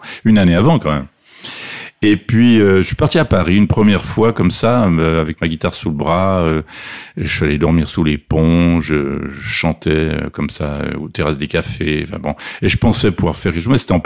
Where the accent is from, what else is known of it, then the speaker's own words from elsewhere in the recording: Renens, Vaud, Switzerland; j'habitais à Lausanne, bien sûr. Je suis né à Renan, qui est une petite ville à 10 km de Lausanne.